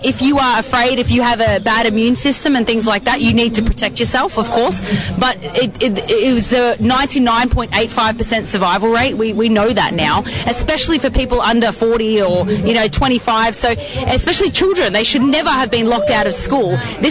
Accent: Australia; I'm from Australia.

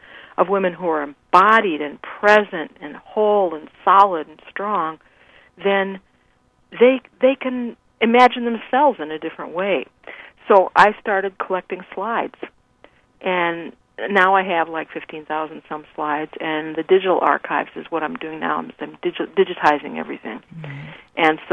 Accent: Midwest, United States; I grew up in the Midwest.

